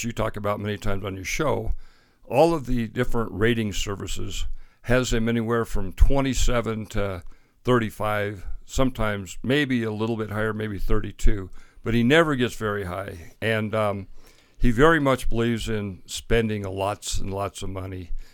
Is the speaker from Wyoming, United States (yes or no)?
yes; Gillette, Wyoming, United States; Okay. Well, I grew up in Gillette. I was born in Gillette, and my grandfather and great-grandfathers, they homesteaded south of town, so we lived on a ranch.